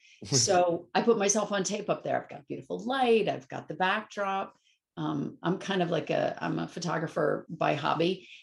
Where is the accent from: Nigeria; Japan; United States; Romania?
United States; Maryland; I grew up in Maryland, and unlike most of the kids like now, or you start acting in high school, I never did that.